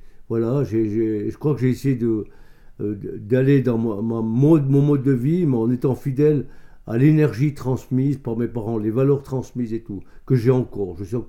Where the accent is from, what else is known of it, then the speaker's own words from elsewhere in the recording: Sion, Valais, Switzerland; je suis né à Sion, où mes parents tenaient un café. C'était le café de la brasserie valaisanne. Dans la brasserie même, on fait la bière. Et de la première année jusqu'à mes 12 ans, en 1962, on habitait là.